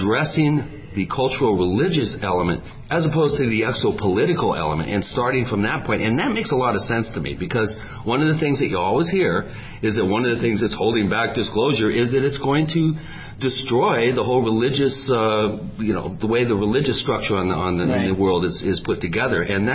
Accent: Washington, United States; Yeah, I grew up in Washington State, so since I was a little kid, I've had a fascination with the subject.

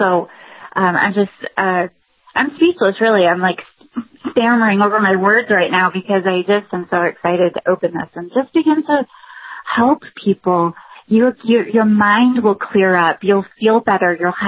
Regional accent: New England, United States; now in Central Florida, United States; No, I'm actually from New England, and my family has been down here for almost 30 years.

